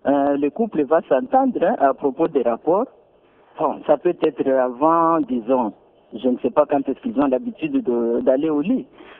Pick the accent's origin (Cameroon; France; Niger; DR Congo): DR Congo; Bon, je crois que le problème d'enfant, en tant qu'Africain, particulièrement en tant que Congolais